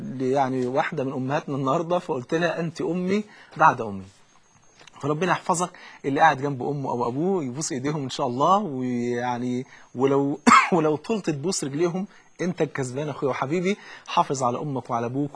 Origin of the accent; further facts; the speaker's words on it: Egypt; يعني المثل عندنا في مصر يقول لك اللي بلا أم حاله يغم